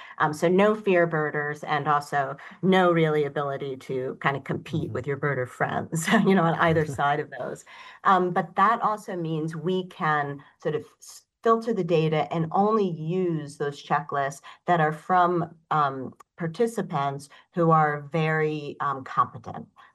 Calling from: Ithaca, New York, United States; Fortunately, I'm calling in from Ithaca, New York today

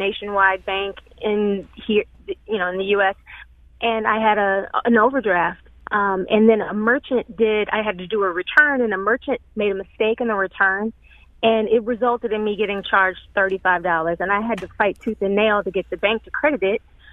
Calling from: St. Louis, Missouri, United States; Yes, I'm calling from St. Louis City

